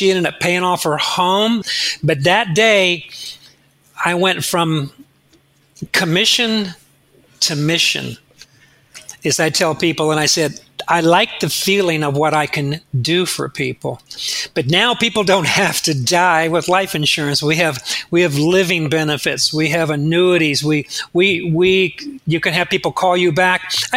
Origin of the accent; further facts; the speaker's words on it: Ohio, United States; I grew up in Northwest Ohio. My father was a small country doctor, and all my uncles and family were farmers.